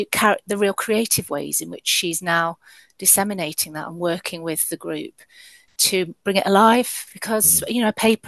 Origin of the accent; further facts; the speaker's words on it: Nottingham, East Midlands, United Kingdom; accent: Midland Nottingham; apologies in advance to your children for my Midland Nottingham accent.